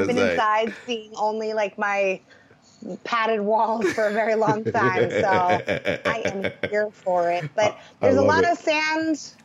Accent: New Jersey, United States; I'm from Jersey, and I just, you know, the Jersey Shore gets a bad rap.

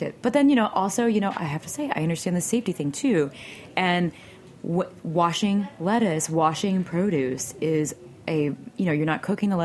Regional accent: Illinois, United States; And that Midwest is my place. I'm originally from Illinois. So yeah, I love the Midwest.

